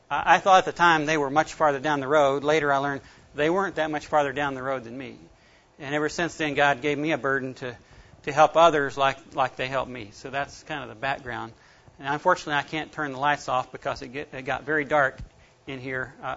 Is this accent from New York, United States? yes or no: no; North Carolina, United States; The next day I got orders to be transferred to North Carolina, which happened to be my home state.